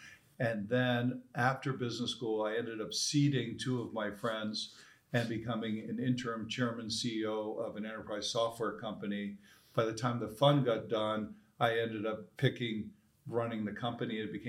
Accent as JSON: {"language": "English", "town": "Norwalk", "region": "Connecticut", "country": "United States", "tie": "born or raised there", "said": "I grew up in Norwalk, Connecticut, from humble background. First person in my family line to go to college."}